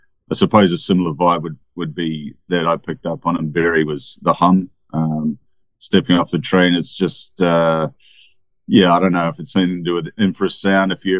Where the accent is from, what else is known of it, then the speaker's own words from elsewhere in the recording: New Zealand; I was visiting from New Zealand